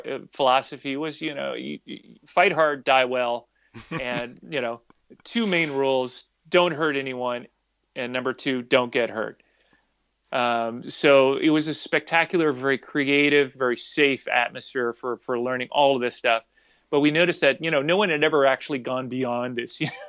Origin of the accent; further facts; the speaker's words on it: Los Angeles, California, United States; All of the parts were being cast from LA. So it was like, God damn it, I got to go to LA to work in my hometown?